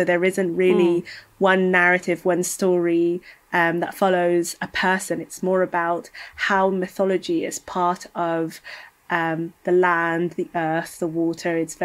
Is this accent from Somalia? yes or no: yes; Somalia; moved away; because I moved to Europe when I was younger. I'm from Somalia, and which is in East Africa, for those who don't know.